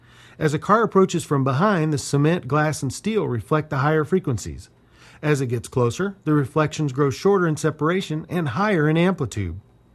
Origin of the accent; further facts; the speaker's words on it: Cameron, Missouri, United States; from the Patch Court in Cameron, Missouri.